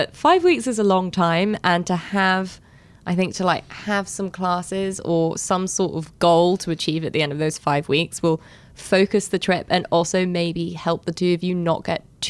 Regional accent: London, United Kingdom; when I was growing up in London

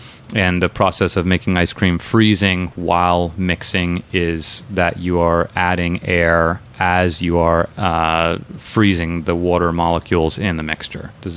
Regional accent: San Francisco, California, United States; That's where I'm from. I'm from San Francisco.

